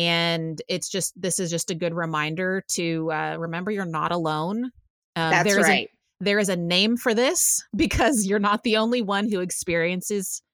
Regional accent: Texas, United States; It's cultural too, like growing up in Texas, and I bartended in a country bar for like 5 years.

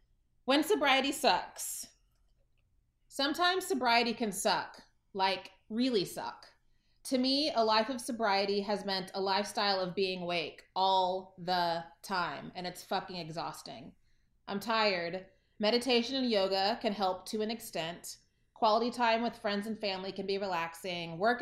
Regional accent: Texas, United States; I'm from Texas.

